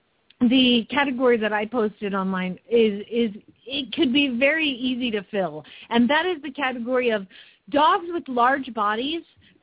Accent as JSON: {"language": "English", "region": "Georgia", "country": "United States", "said": "I'm from Georgia."}